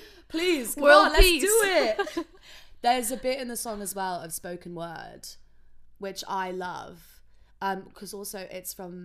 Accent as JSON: {"language": "English", "region": "England", "country": "United Kingdom", "said": "because I'm from England."}